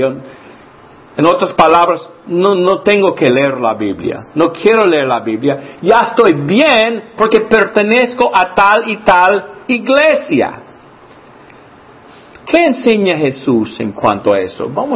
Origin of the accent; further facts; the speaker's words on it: Alabama, United States; now in New Jersey, United States; vengo de New Jersey, que está pegado a Nueva York, aunque soy originalmente de Alabama.